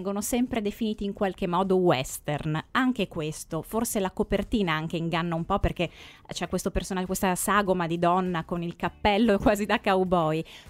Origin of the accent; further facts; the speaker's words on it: Veneto, Italy; pur essendo per esempio io veneta non sapevo che si coltivasse il tabacco qui vicino a Padova